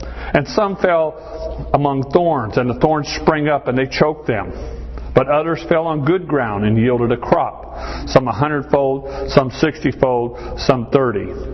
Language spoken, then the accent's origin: English; Chandler, Arizona, United States; You know, when I grew up in Arizona, we never saw gravel yards like you see today. We never saw crushed granite yard. Everything was green. But we grew up in Chandler